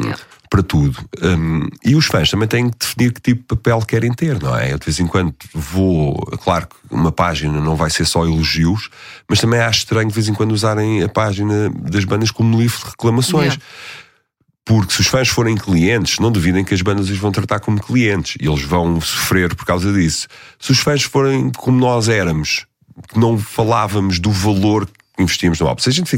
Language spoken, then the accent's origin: Portuguese; Portugal; nós somos portugueses.